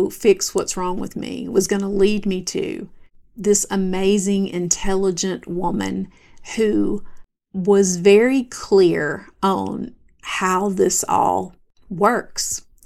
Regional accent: the South, United States; I am from the South. This was in the South. I lived in Mississippi.

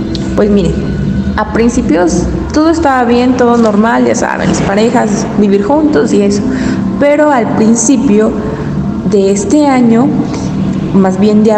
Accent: Oaxaca, Mexico; que soy del estado de Oaxaca.

